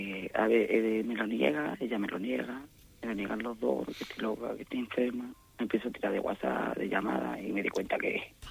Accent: Sevilla, Andalusia, Spain; moved away as an adult; now in Madrid, Spain; yo soy de Sevilla, no soy de aquí, de Madrid.

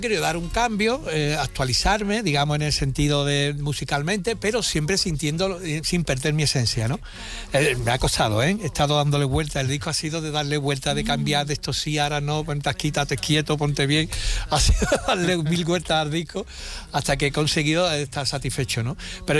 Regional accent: Seville, Andalusia, Spain; me gusta, me siento muy, muy sevillano, muy andaluz, muy español.

